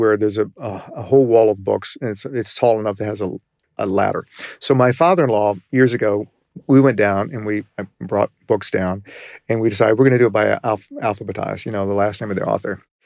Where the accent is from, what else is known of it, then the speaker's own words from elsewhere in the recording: Richmond, Virginia, United States; I grew up in Richmond, Virginia. When I was born, segregation was legal in Virginia.